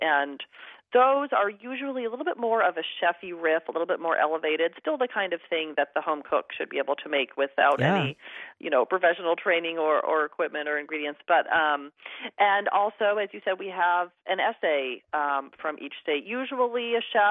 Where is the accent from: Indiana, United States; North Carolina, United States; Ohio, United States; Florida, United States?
Indiana, United States; born there; also born or lived in Kentucky / California / Alaska / Oklahoma; now in Pennsylvania, United States; I was born in Indiana. We lived in Kentucky. My parents are from New York, lived in Kentucky, California, 6 years in Alaska, 6 years in Oklahoma, Colorado, New York City, Virginia, and I now live in Pennsylvania.